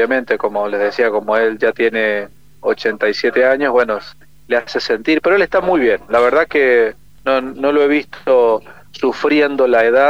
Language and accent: Spanish; San Juan, Argentina; quién era, que soy de San Juan, y para que él me conozca un poco más